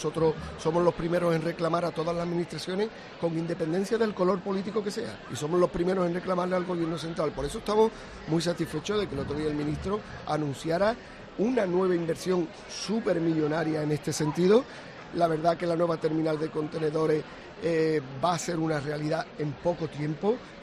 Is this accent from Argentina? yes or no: no; Cádiz, Andalusia, Spain; es algo que como gaditano, porque al final en el ayuntamiento pues estamos de paso, pero seguiremos viviendo en Cádiz